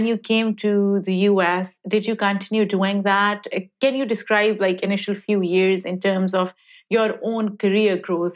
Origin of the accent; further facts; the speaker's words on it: Pakistan; having grown up in Pakistan